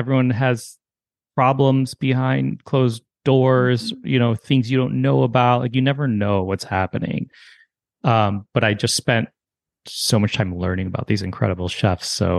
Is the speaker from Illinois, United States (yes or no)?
yes; Deerfield, Illinois, United States; hey, Gary … Like, I'm from Deerfield.